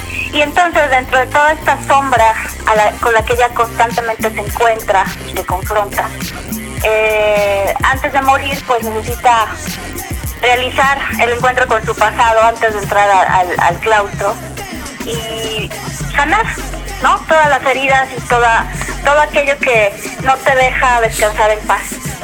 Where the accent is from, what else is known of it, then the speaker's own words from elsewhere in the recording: Mexico; sí como mujeres, sí como mujeres mexicanas